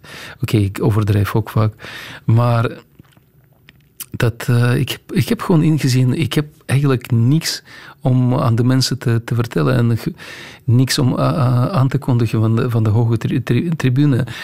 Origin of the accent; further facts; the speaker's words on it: Russia; Dutch is a second language; Want weet je, ik ben dus opgegroeid in Rusland, in de Sovjet-Unie, sorry. Dat is een groot verschil.